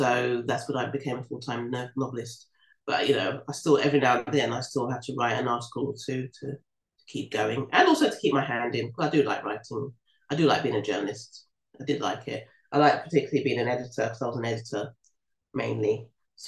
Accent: London, United Kingdom; I love London. It's my birthplace and I love it.

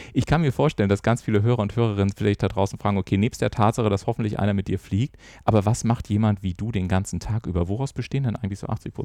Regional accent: Bavaria, Germany; born there; Ich bin ja gebürtiger Oberbayer, auch wenn man es mittlerweile nicht mehr hört.

